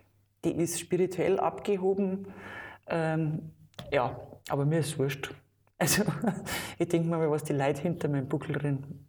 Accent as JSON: {"language": "German", "town": "Schliersee", "region": "Bavaria", "country": "Germany", "tie": "born or raised there", "said": "und war dann in meinem Heimatort in Schliersee halt in der Wirtschaft drin"}